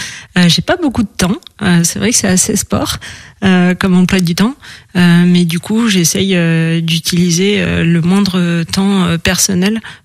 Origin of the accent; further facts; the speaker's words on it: Paris, Île-de-France, France; j'ai passé mon enfance à Paris et à l'issue de mes études, j'ai déménagé dans la vallée par motivation pour le mode de vie à la montagne